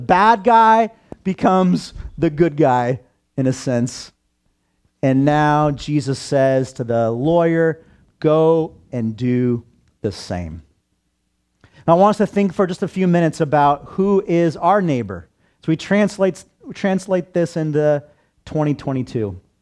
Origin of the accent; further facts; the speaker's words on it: Santa Cruz, California, United States; This was my neighborhood growing up in Northern California, Santa Cruz area, California, if you've ever been to Santa Cruz, Central Coast. And it was a great place to grow up.